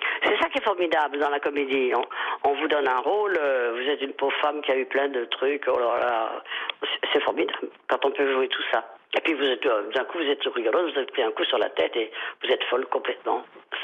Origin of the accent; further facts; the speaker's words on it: Brussels, Belgium; Comme on dit chez nous à Bruxelles, je suis une femme tout droit dehors.